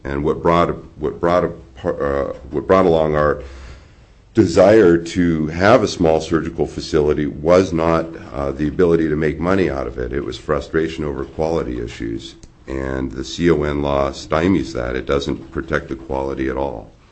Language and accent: English; Juneau, Alaska, United States; I was born and raised here in Juneau.